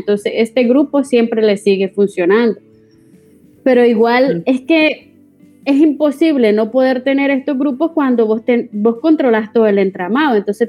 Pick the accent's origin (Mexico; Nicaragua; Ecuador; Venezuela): Nicaragua; now in Spain; Yo salí de Nicaragua el 24 de diciembre de 2018 y llegué a España, salí rumbo a El Salvador porque salí en carácter de urgencia.